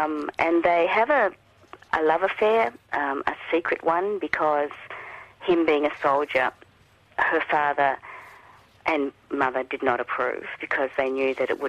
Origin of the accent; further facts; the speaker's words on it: Melbourne, Victoria, Australia; I did. I grew up in Melbourne.